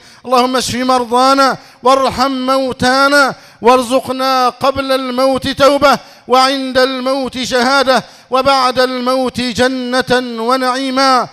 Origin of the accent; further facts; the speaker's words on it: Egypt; اللهم احفظ بلدنا مصر واجعلها أمنا أمانا، سخاء رخاء.